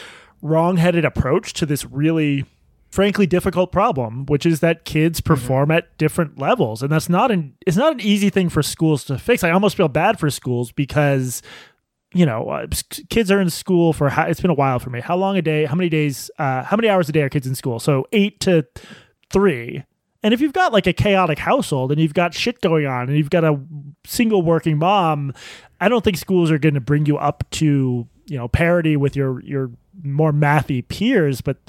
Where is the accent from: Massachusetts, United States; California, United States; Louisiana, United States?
Massachusetts, United States; I grew up outside Boston in like a wealthy suburb.